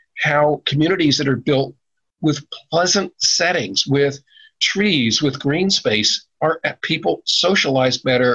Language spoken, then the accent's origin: English; New Jersey, United States; and I grew up in New Jersey, we had the so-called projects in Jersey City, Newark, and these other cities.